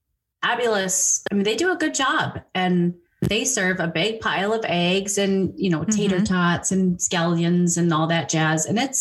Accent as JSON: {"language": "English", "region": "Illinois", "country": "United States", "said": "We're from Chicagoland."}